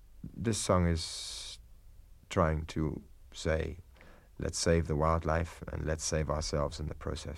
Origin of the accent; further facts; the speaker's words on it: Malawi; When I grew up in Africa, I only had to hop through the garden hedge to be in the bush. The bush starts where the town ends, and I just grew up in small towns.